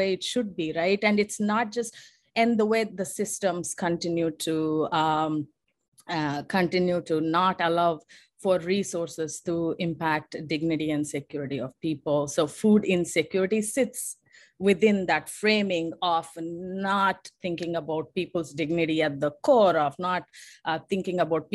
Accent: Guntur, Andhra Pradesh, India; moved away as an adult; I just felt a very strong urge in my body and spirit to just leave Guntur, my hometown.

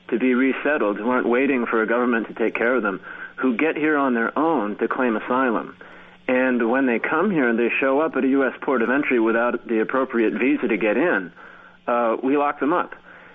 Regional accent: United States; it offended my sensibilities as an American, thinking of my country as a safe haven

